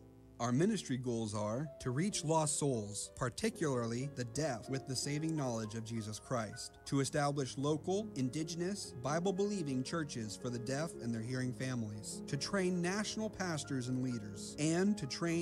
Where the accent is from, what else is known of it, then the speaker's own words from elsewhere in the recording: Williamsport, Pennsylvania, United States; God has called us to reach the deaf in Gabon, Africa. I was born and raised in Williamsport, Pennsylvania.